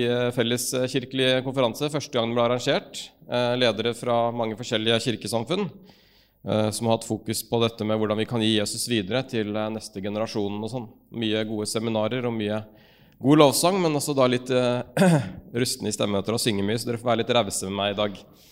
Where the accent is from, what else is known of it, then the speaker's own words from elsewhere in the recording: Larvik, Vestfold, Norway; accent: Larvik dialect; also born or lived in Bergen; Og opprinnelig så er jeg fra Larvik, så derfor så snakker jeg larvikansk, hvis noen lurte på dialekten. Selv om det begynner å bli lenge siden jeg bodde i Larvik da, så holder jeg fast på østlandsdialekten.